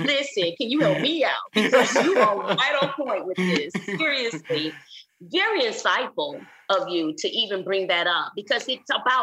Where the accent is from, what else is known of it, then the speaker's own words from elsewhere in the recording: Flint, Michigan, United States; now in Houston, United States; I'm from Flint, Michigan.